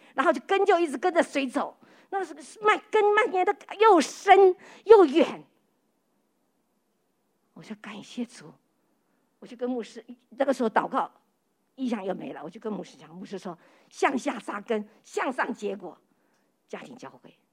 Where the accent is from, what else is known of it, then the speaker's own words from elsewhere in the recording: Taiwan; now in United States; 因为那时候我们是台湾出来的，根本没有去过国内